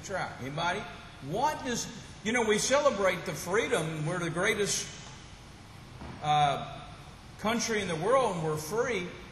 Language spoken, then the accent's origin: English; United States; I'm an American.